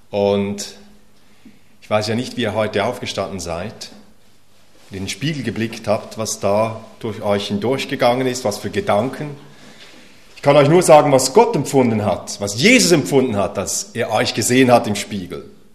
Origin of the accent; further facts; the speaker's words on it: Switzerland; Ich komme ja aus der Schweiz und in den Bergen, da jauchzt man. Ich komme mitten aus den Bergen und da gibt es solche Jauchzer.